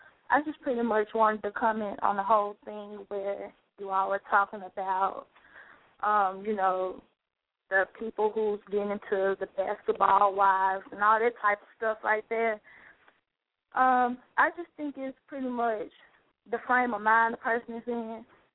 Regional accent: Memphis, Tennessee, United States; I'm from Memphis, so, I mean, it's so many talented people in Atlanta

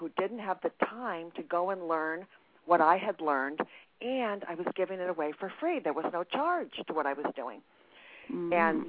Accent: New York, United States; I'm from New York, so I'm talking so fast.

